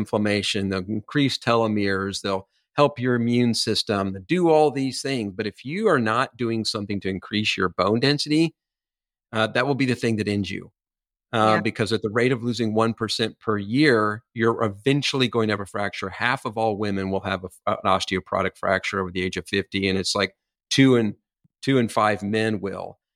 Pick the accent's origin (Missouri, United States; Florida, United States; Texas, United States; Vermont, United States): Texas, United States; And I'm from the South. I'm originally from Texas. And in the South, we're kind.